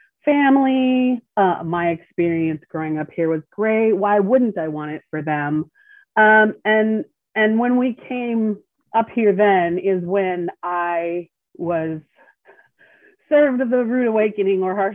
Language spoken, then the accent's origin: English; Snohomish, Washington, United States; moved away as an adult; also born or lived in Everett / Los Angeles; I was born in Everett, raised in Snohomish. And up until I left here after I graduated from Snohomish High School in 92, this was the only place I'd lived. And I lived in Los Angeles for, well, until 2004.